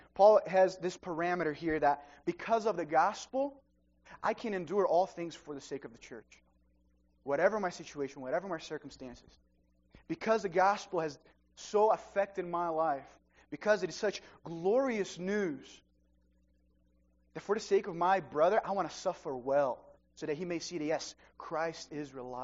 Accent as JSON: {"language": "English", "country": "Brazil", "second_language": "English", "said": "I'm from Brazil, for those of you who don't know me, and I had just finished high school. I had gone back to visit my family in Brazil."}